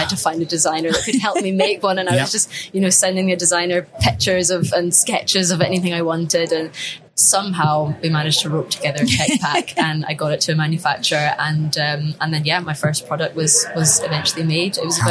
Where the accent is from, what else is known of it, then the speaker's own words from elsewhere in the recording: Orkney, Scotland, United Kingdom; So my basic story is that I grew up in the Orkney Islands. I live there now still.